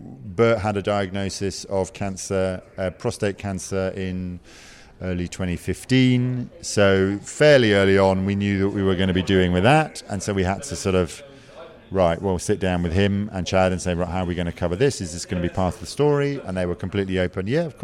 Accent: United Kingdom; And that's as an outsider, as a British person going in, you're like, oh, what difference does that make?

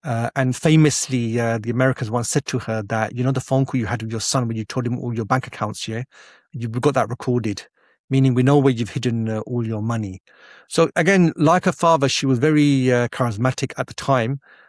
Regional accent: Pakistan; I'm a Pakistani Muslim woman, you know, who covers her head, semi-covers her head.

